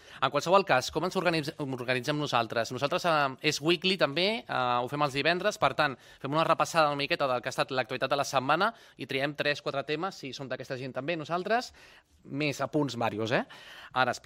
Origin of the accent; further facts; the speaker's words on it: El Prat de Llobregat, Catalonia, Spain; perquè som del Prat i al Prat doncs, ens identifiquem molt amb el pollastre